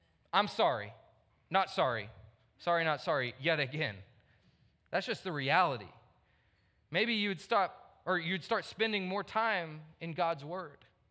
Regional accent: Texas, United States; But I'm from Texas, though

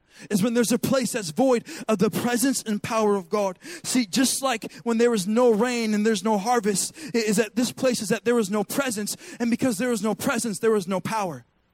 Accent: Washington, United States; Listen, I'm from Washington State, where it will literally rain like 30 days straight.

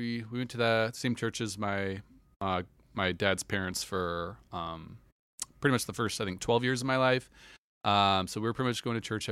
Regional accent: Oregon, United States; So I grew up in Southern Oregon.

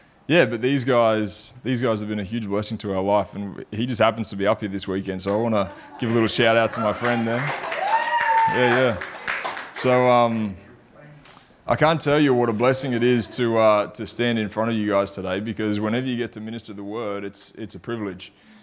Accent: Brisbane, Queensland, Australia; born there; also born or lived in Melbourne; I was born in Brisbane. My wife was born in Melbourne, and we met up here, which was a huge blessing. And I moved down there. We spent a lot of time, probably almost 8 years in Melbourne

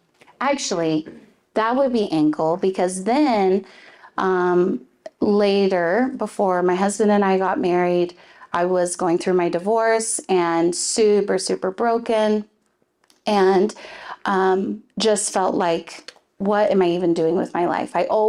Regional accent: Klamath, United States; also born or lived in Springfield; So we grew up in Klamath, and then we moved away to Springfield.

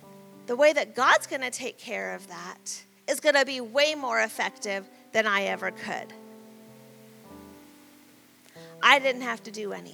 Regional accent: Medford, United States; back to Medford, where I grew up. Spoiler alert, if you've never been to Growth Track yet, this is my hometown, okay?

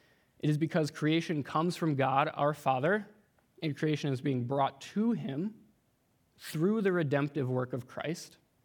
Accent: Wisconsin, United States; But for me, like I said, I grew up in Wisconsin

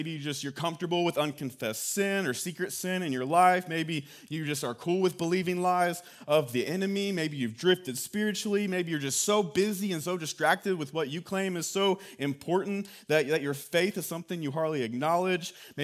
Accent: Knoxville, Tennessee, United States; So growing up in West Knoxville, one of my favorite places to go was a place that's no longer there.

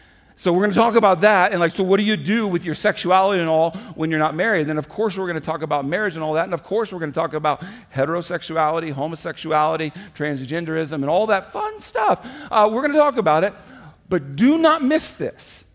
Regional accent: Kansas, United States; also born or lived in Indiana; now in South Dakota, United States; I grew up in Kansas, Indiana, and now 15 years as a South Dakotan, what I know about is controlled burns.

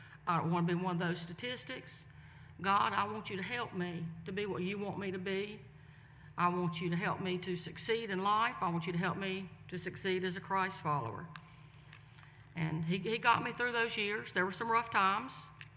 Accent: Pendleton, South Carolina, United States; And like I told you, I was city girl. I was raised in Pendleton, went to school at Pendleton Elementary.

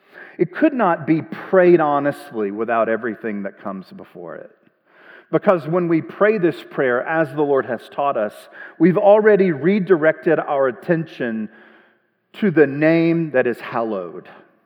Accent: Mississippi, United States; moved away as an adult; My wife and family, we moved here 11 years ago, 2015, for my job at Grand Canyon University. We're from Mississippi. We are very much exiles here in the desert.

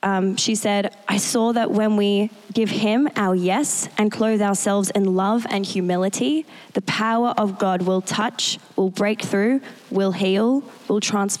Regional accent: Australia; The women in Bali want and need and love the same things as us Australian women as well.

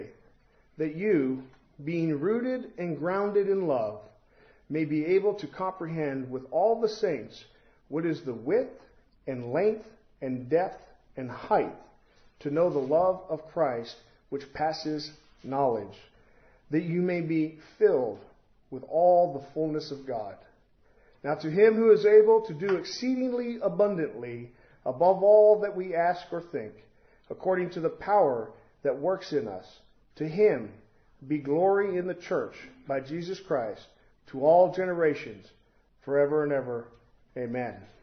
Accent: Fort Smith, Arkansas, United States; And you would think that an hour and 15 minutes apart, because I'm from Fort Smith, that we wouldn't see things differently

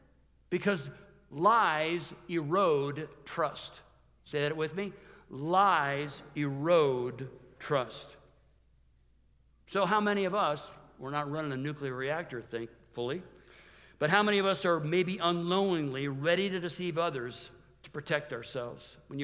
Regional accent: Midwest, United States; We moved out to California. I started a job there. Within 2 weeks, it rained one day. And you know, we grew up in the Midwest.

